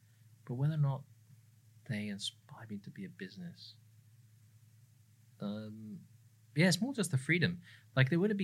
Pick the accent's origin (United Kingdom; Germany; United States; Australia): United Kingdom; England; I'm from England originally.